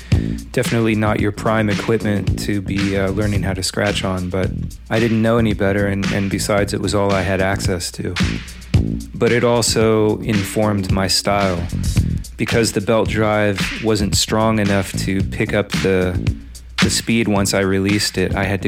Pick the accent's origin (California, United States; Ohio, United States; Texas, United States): California, United States; Davis; In my hometown of Davis, California, there was only one DJ playing hip hop.